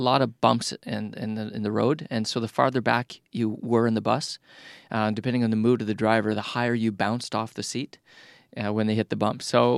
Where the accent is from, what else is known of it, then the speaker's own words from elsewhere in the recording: Caroline, Alberta, Canada; I absolutely loved growing up in that way. Caroline was my hometown, and the population doubled at 9 o'clock in the morning when the 18 school buses showed up